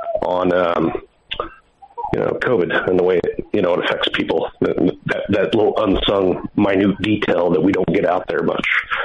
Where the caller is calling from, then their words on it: Indiana, United States; I'm calling from Indiana.